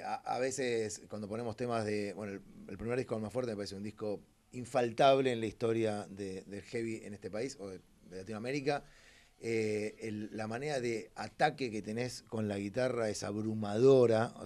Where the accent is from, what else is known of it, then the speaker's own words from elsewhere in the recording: Chile; Me encantaría ser argentino, pero no puedo, soy chileno.